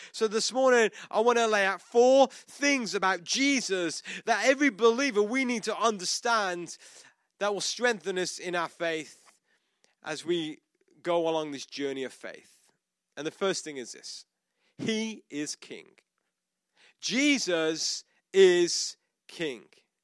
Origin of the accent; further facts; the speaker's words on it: United Kingdom; But they're still our sovereign, as me as a British citizen.